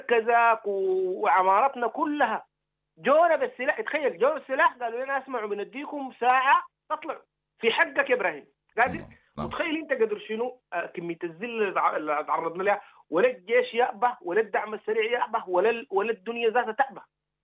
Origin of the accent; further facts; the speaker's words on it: Sudan; أنا كمواطن سوداني.